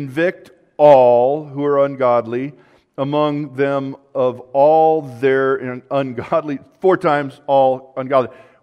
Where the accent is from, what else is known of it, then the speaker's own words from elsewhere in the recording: California, United States; now in Michigan, United States; I grew up in Southern California, and I know that they have coastlines here in Michigan